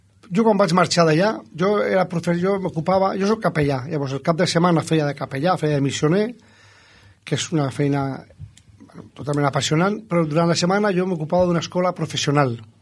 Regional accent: Barcelona, Catalonia, Spain; jo soc de Barcelona

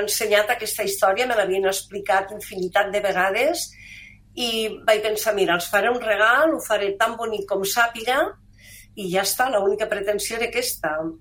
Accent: Alguaire, Catalonia, Spain; Alguaire, que és el meu poble, però jo també em sento almenarenca perquè, bueno, doncs Almenar hi tinc casa, família i molts amics

